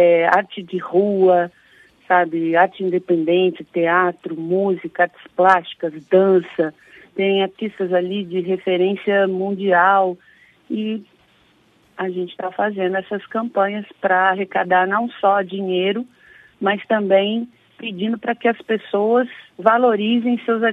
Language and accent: Portuguese; Londrina, Paraná, Brazil; Londrina que é a cidade de onde eu venho